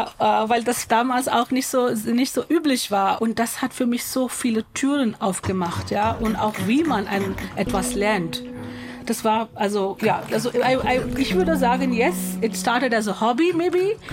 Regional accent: Mumbai, Maharashtra, India; Ich bin in Indien, in Mumbai aufgewachsen, Ende 80er, Anfang 90er.

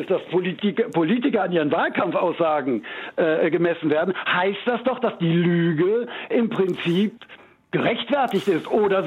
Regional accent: Düsseldorf, North Rhine-Westphalia, Germany; ich bin ein Westdeutscher, der seit 20 Jahren, ich bin Düsseldorfer aus Unterrad und wohne seit 20 Jahren im Osten

